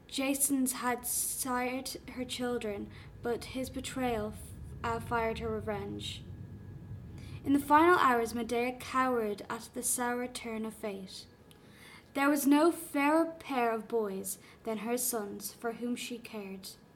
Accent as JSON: {"language": "English", "town": "Dublin", "region": "Leinster", "country": "Ireland", "accent": "D4 Southside Dublin", "said": "So I'm from Dublin. I'm from the south side. So I went to school in Donnybrook, which Kind of has its own accent in itself. It's kind of known as a D4 accent."}